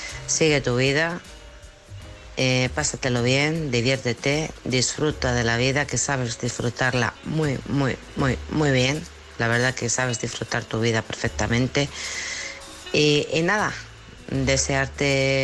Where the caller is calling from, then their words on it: Alcorcón, Community of Madrid, Spain; de Alcorcón.